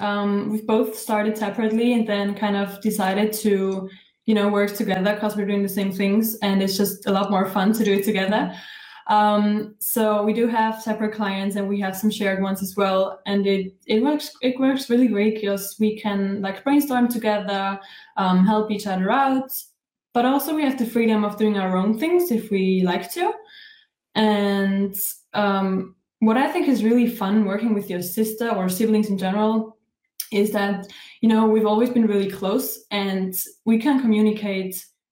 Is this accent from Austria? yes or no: yes; Austria; We're actually in Luxembourg right now, but as you know, we're originally from Austria.